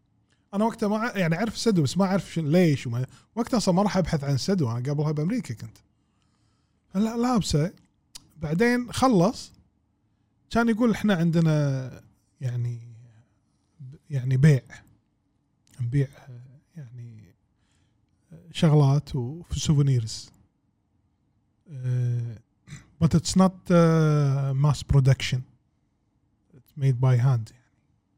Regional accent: Kuwait; ومع عندنا بالكويت

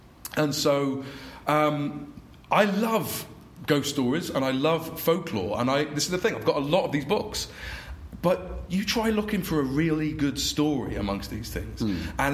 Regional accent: United Kingdom; You know, I'm very proud to be British.

